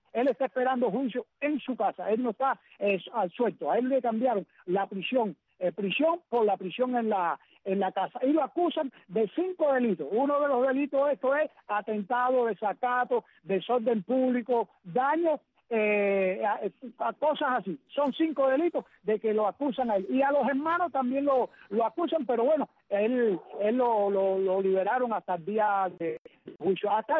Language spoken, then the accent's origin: Spanish; Cuba; como pueblo, como ciudadanos y como cubanos